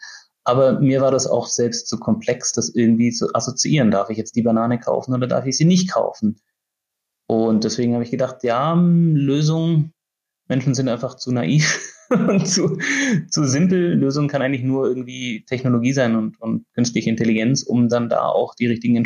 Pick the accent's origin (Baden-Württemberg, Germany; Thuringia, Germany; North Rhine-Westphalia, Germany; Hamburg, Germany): Baden-Württemberg, Germany; Reutlingen; moved away as an adult; also born or lived in Riedlingen / Munich; now in Switzerland; Gebürtig bin ich in Riedlingen, aufgewachsen in Reutlingen, Studium in München. Seit über 12 Jahren in der Schweiz bin ich.